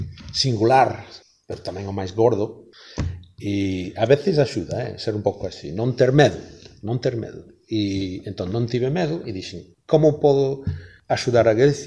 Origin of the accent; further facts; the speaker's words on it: England, United Kingdom; Galician is a second language; Eu medrei en Inglaterra, que é a terra da miña nai.